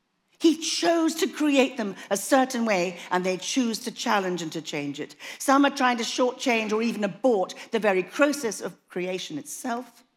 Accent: Scotland, United Kingdom; Well, I'm a Scot, as you know, and I was brought up on Scottish metrical psalms

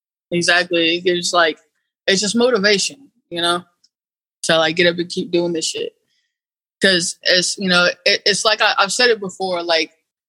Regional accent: Eureka, California, United States; I grew up in Eureka, you know, in the same neighborhood, and, you know, I grew up on over like near Winco and the projects over there.

